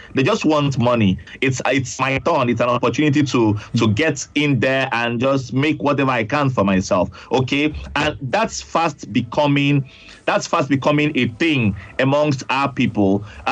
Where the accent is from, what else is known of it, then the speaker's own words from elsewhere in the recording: Nigeria; It's like saying, because I'm a Nigerian child, I shouldn't eat my abado when I want to.